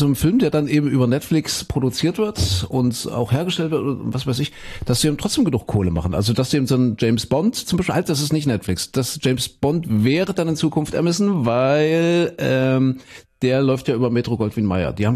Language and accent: German; Köthen, Saxony-Anhalt, Germany; ich komme ja aus Kuhköthen in Sachsen-Anhalt